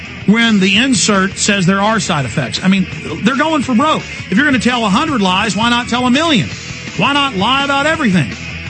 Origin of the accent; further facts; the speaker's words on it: Dallas, Texas, United States; saw him on the news giving reports about Dallasites, my hometown, concerned about there not being enough of the vaccine.